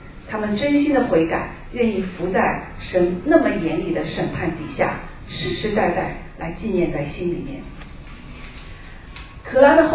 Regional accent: China; 我们中国人啊都很喜欢流芳百世。

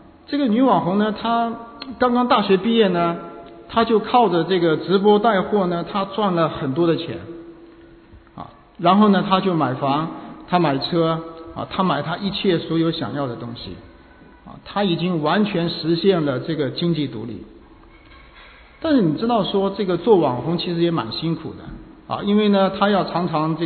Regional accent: China; 我想我们很多都是从国内过来的啊，我想我们很多，我们从小呢我们就受这个无神论的影响啊

